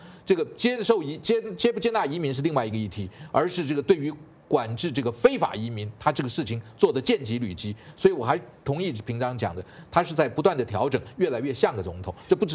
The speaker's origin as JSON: {"language": "Chinese", "country": "China", "said": "他也只好照我们中国人讲摸摸鼻子就认了"}